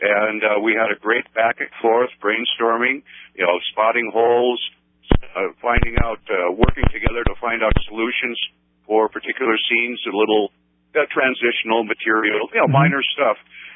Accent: North Dakota, United States; I'm from North Dakota. So we swap lots about our respective home states.

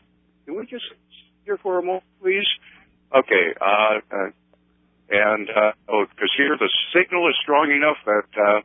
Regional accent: North Dakota, United States; I'm from North Dakota. So we swap lots about our respective home states.

